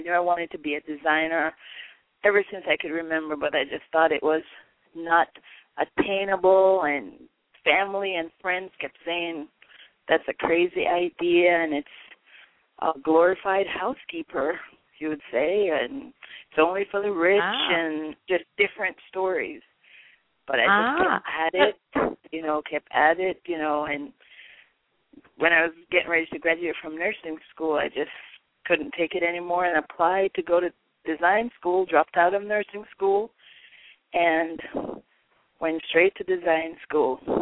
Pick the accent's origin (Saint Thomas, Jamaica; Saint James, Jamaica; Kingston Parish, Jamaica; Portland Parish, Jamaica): Saint Thomas, Jamaica; Springfield; now in United States; Well, as you know, I'm originally from St. Thomas, Jamaica.